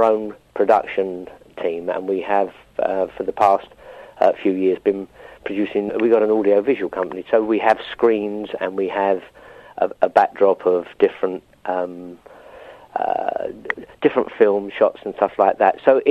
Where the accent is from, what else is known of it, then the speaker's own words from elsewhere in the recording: Epsom, South East England, United Kingdom; I was born in Epsom, and I lived in the area for the first 40 years of my life